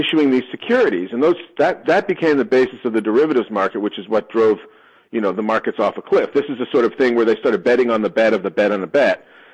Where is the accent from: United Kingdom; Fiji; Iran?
United Kingdom; England; moved away as an adult; now in New York, United States; So when I moved to New York in 1990, I was a lawyer before I became a writer, and I moved to America from England, and my first job was at Milbank Twee.